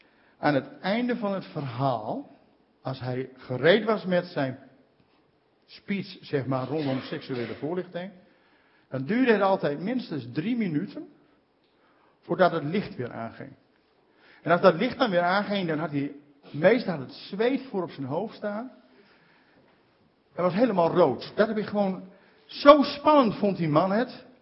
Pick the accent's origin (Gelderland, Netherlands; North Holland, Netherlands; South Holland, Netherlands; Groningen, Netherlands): Groningen, Netherlands; Hoogezand; en ik kom uit Hoge Zand.